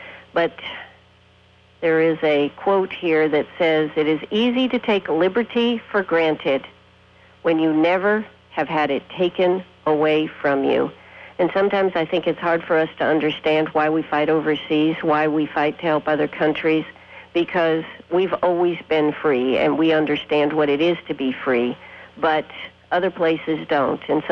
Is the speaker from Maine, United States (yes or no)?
yes; Maine, United States; But Kate Smith is originally from Maine, my home state.